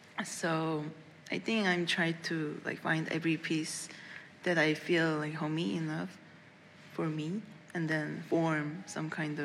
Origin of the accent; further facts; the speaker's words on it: Seoul, South Korea; English is a second language; Yeah, I'm from Seoul, South Korea